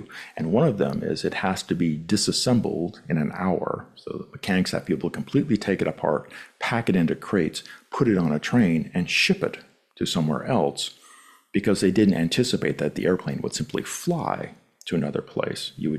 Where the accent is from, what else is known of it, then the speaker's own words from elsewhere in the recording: Pacific Northwest, United States; I know what somebody growing up in the Pacific Northwest, as I did, knows about the West Coast history.